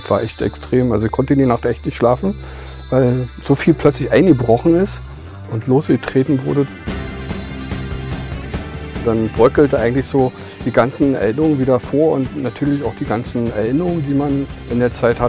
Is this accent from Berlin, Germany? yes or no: yes; Berlin, Germany; Ja, ich werde 57 Jahre dieses Jahr, bin Ossi, geboren in Lichtenberg, aufgewachsen in Köpenick.